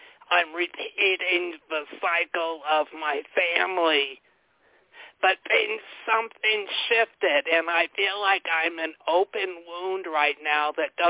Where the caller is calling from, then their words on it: Wisconsin, United States; I'm calling from Wisconsin.